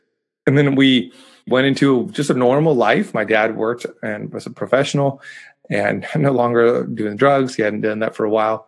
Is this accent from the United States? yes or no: yes; Washington, United States; also born or lived in Mexico; I'm originally from Washington, then lived in Mexico for 7 years and came back to Washington. Mm-hmm. Yeah. Mexico, 7 years, grew up there.